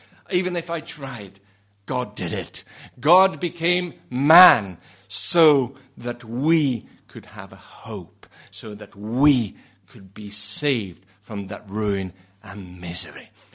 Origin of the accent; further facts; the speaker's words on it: Italy; You know, there was a report in our country, in Italy. I come from Italy.